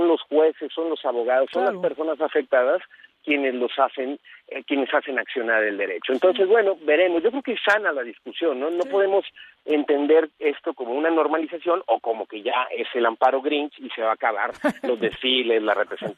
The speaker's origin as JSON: {"language": "Spanish", "country": "Mexico"}